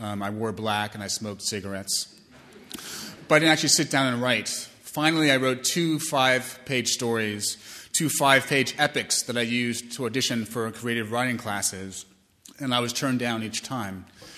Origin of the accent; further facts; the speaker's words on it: Manhattan, New York, United States; I was born and raised in Manhattan. I was a bit of a shut-in.